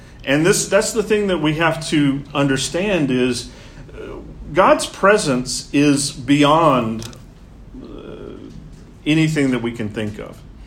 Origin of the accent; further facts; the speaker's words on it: Mississippi, United States; I know I'm from Mississippi, right?